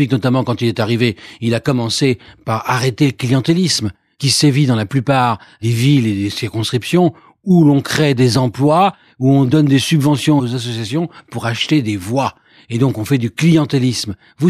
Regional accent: Tours, Centre-Val de Loire, France; born there; moi-même je me sens depuis 40 ans exilé en Île-de-France, puisque je suis provincial d'origine et je suis né à Tours et je suis un homme de l'Ouest, disons.

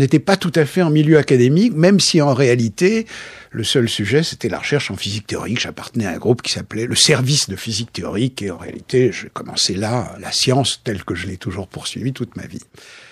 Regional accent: Paris, Île-de-France, France; Après ça, j'ai grandi à Paris, sans histoire

